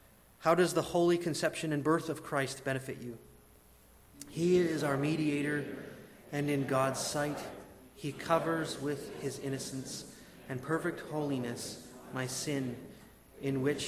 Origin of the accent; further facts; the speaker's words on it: Indiana, United States; We were at the ocean lots just because we're from Indiana, so we might as well take advantage of the ocean when we're there.